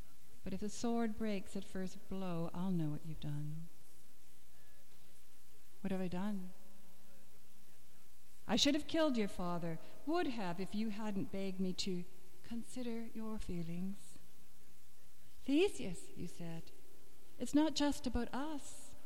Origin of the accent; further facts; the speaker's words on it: West Coast, United States; And you can tell I'm from the West Coast, as well as other things.